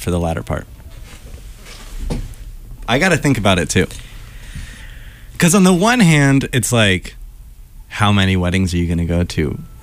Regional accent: New Orleans, Louisiana, United States; First and foremost, your first cousin. I'm from New Orleans.

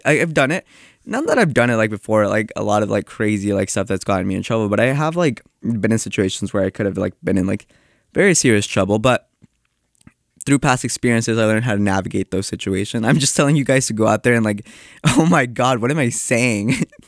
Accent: North Carolina, United States; I'm from North Carolina. Specifically, I'm from Eastern North Carolina. It looked like 30, 40 minutes from the beach.

